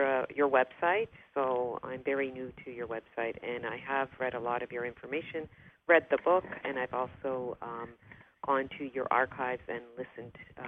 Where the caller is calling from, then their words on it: Toronto, Ontario, Canada; I'm calling from Toronto, Canada.